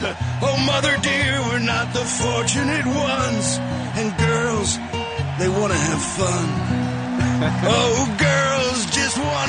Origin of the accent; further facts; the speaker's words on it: New Jersey, United States; You know, when I was growing up in Jersey, we'd spend our summers on the boardwalk. That's where everybody met. It was like a social scene of a teenager in Jersey.